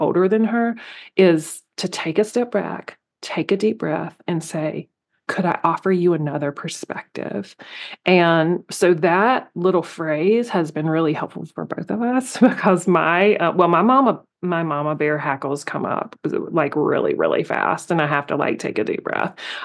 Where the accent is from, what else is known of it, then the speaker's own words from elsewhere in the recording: the South, United States; Like, I grew up in the South. And so there was a lot of respect your elders.